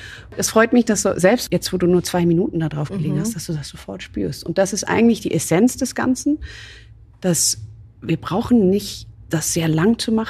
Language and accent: German; Amsterdam, North Holland, Netherlands; In meiner Heimat, ganz genau.